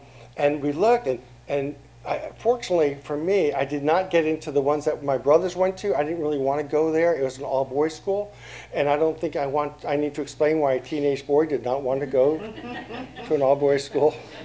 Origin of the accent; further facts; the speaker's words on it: Long Island, New York, United States; I grew up in Long Island, New York